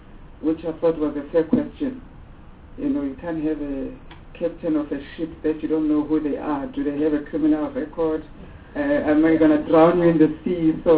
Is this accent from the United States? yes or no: no; Giyani, Limpopo, South Africa; I'm from Limpopo, Giyani. That's where I grew up.